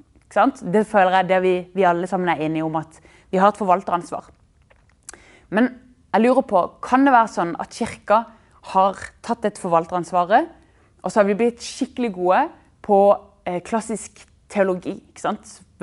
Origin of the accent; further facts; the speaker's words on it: Kristiansand, Agder, Norway; Vi har vokst opp i Kristiansand, og det er bibelbeltet og alle disse tingene. Men vi, i min alder da, i segmentet 20-30